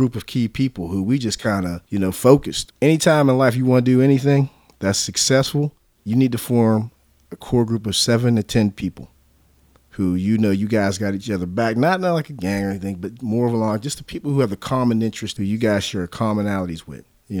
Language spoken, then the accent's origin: English; McKeesport, Pennsylvania, United States; At the time I was growing up in McKeesport, the one big thing that was becoming huge was the drug game.